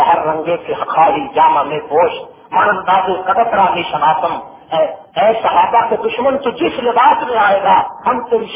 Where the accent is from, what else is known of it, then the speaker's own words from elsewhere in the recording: Samundri, Punjab, Pakistan; میرا شہر سمندری ہے